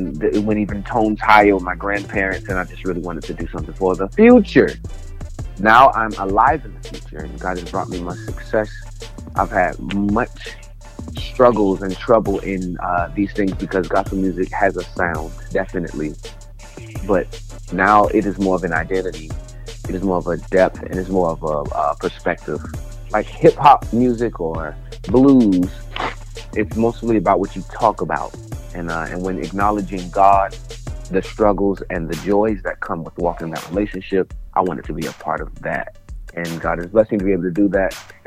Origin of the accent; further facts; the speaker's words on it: Savannah, Georgia, United States; also born or lived in Phoenix, Arizona; I flew to my grandmother in Savannah, Georgia. So I grew up in Savannah, Georgia.